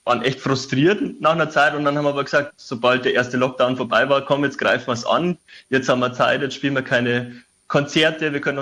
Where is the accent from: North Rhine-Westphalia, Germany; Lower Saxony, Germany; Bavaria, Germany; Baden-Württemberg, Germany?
Bavaria, Germany; Schrobenhausen; Nein, ich bin sogar in Schrobenhausen aufgewachsen. Das ist in der Nähe von München.